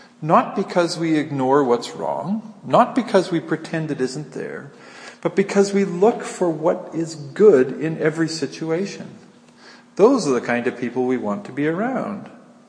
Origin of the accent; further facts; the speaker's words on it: Alberta, Canada; I grew up in Alberta. I'd like to blame the whole province of Alberta.